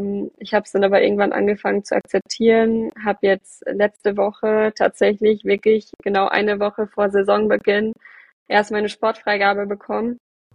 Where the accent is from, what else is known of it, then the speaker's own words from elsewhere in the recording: Schmallenberg, North Rhine-Westphalia, Germany; Ich komme ja aus dem Sauerland. Und werde auch von meiner Heimatstadt Schmallenberg gesponsert.